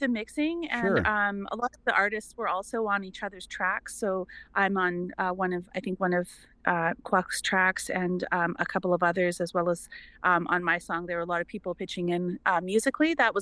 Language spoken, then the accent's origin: English; British Columbia, Canada; I'm an artist on the album. I'm from the Nuhalk and Suquep Nations, and a language learner in my community